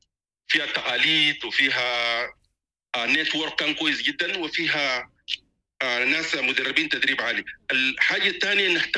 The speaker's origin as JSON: {"language": "Arabic", "country": "Sudan", "said": "عندنا في السودان"}